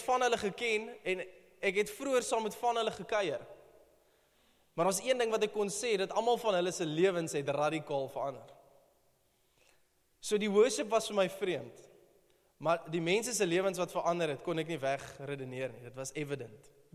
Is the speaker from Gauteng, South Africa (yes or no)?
no; Malmesbury, Western Cape, South Africa; Ek kom van Mamasbury af, al die nuwe mense. En dis 'n vreeslike charismatiese plek. En daar aanbid jy nie met 'n gitaar in die kerk nie.